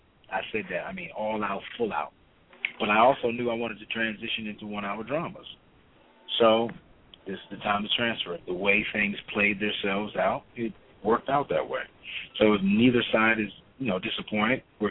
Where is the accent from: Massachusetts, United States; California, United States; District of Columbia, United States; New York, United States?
District of Columbia, United States; Washington; I'm from Washington, D.C.